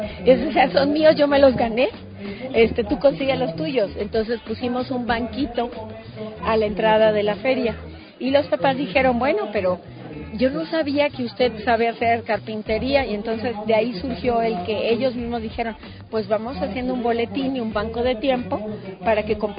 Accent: Querétaro, Mexico; vengo de Querétaro

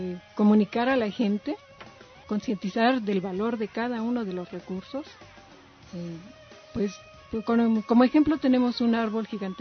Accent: Mexico City, Mexico; yo me crié en el Pedregal de Santo Domingo cuando era un lugar virgen

